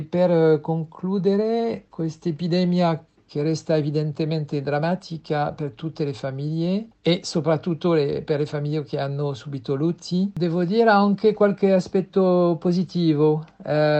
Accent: France; Italian is a second language; sono un francese di 68 anni.

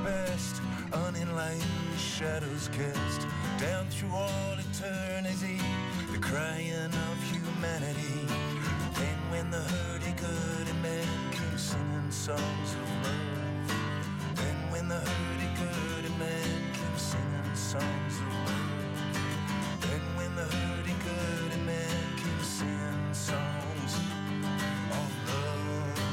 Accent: Melbourne, Victoria, Australia; first language English; Italian is a second language; Sì, sono nato a Melbourne.

